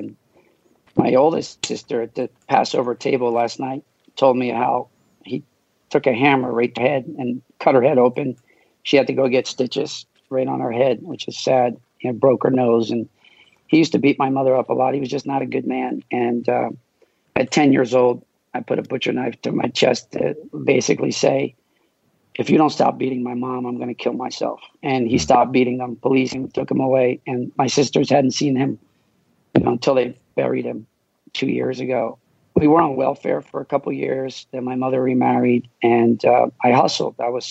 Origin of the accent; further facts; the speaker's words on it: Morocco; first language French; English is a second language; also born or lived in Israel; In Morocco, we spoke French first, and then I learned Hebrew, my second language. And English is my third language, and I never went to kindergarten. I went right to first grade when I was 7 years old.